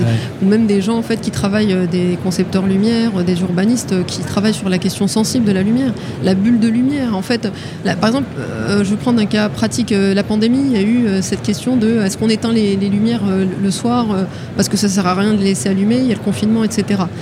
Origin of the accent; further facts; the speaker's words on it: Mantes-la-Jolie, Île-de-France, France; moi, je suis née, j'ai grandi dans le Val-Fouré, une autre ZUS très sensible.